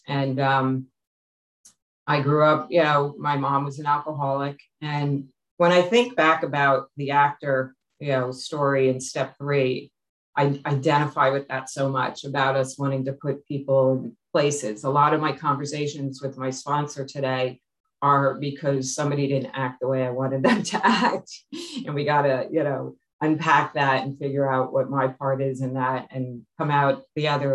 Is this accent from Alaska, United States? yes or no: no; New Jersey, United States; I'm an alcoholic, and I'm from New Jersey.